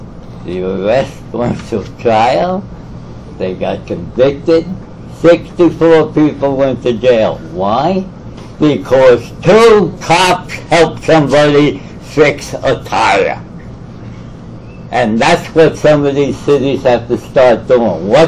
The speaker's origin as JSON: {"language": "English", "town": "Harlem", "region": "New York", "country": "United States", "tie": "born or raised there", "said": "I was born in Harlem. Shine shoes outside the Apollo Theater, and they used to sneak me in with them and lived a great life as a kid"}